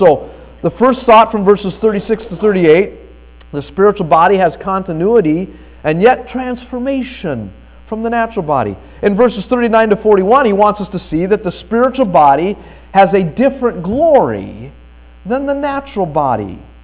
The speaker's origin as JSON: {"language": "English", "region": "Colorado", "country": "United States", "tie": "born there", "said": "Folks, I was born in the Colorado Rockies."}